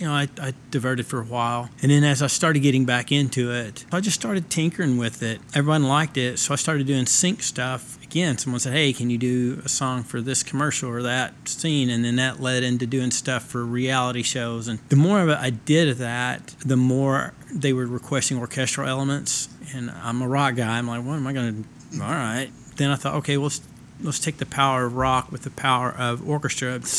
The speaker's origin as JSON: {"language": "English", "town": "Holdenville", "region": "Oklahoma", "country": "United States", "said": "I mean, I'm a hillbilly from Hughes County, Holdenville, Oklahoma, so if I can do it, the more talented people can do it for sure."}